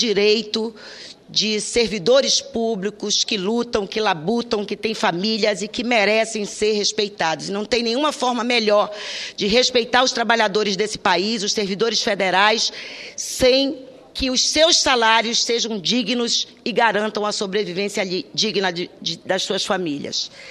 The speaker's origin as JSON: {"language": "Portuguese", "region": "Pará", "country": "Brazil", "said": "minha, que sou do Pará"}